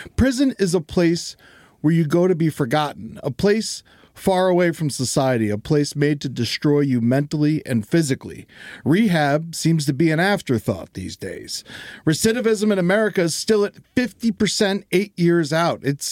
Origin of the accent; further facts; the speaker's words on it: Florida, United States; But I do it myself. And that's because I'm from Florida.